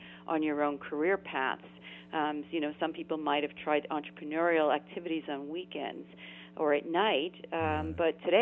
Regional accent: Queens, New York, United States; So I grew up in Queens and spent my school, you know, there. And I actually worked in Manhattan.

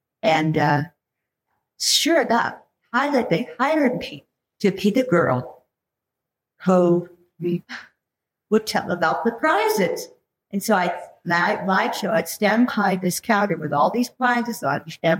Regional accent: Texas, United States; there was a show, a live show, when I was growing up in Texas.

